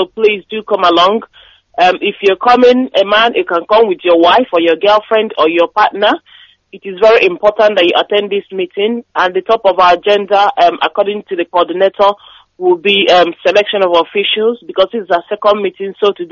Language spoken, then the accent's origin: English; Enugu State, Nigeria; now in Milton Keynes, United Kingdom; I'm calling from Milton Keynes, and I come from Ihuezo Bagu in Ogun local government of Enugu State, Biafra land.